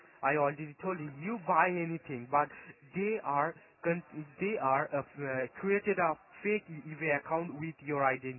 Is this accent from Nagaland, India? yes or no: yes; Nagaland, India; Actually I'm from Nagaland, so that's why my accent is like that.